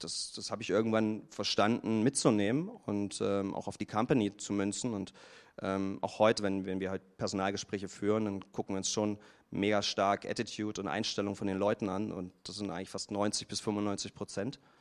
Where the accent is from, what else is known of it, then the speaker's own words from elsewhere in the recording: Halle, Saxony-Anhalt, Germany; Also warum Halle? Ich bin da geboren. Ja. Das ist meine Heimatstadt.